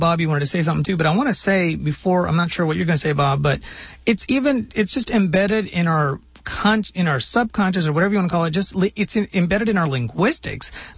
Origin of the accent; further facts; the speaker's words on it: Mumbai, Maharashtra, India; my whole family lives in Mumbai, and we're from Mumbai, which is the largest city in India.